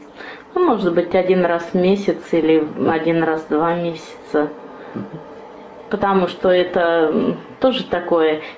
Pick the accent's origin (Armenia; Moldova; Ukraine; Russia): Russia; Volgograd Oblast; born there; now in Saint Petersburg, Russia; Я родилась в Волгоградской области. С 1982 года я проживаю в Санкт-Петербурге.